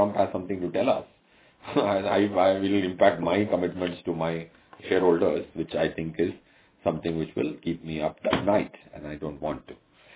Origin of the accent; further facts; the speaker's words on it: Bangalore, Karnataka, India; So I am from Bangalore as well. I can probably do some Kannada with you.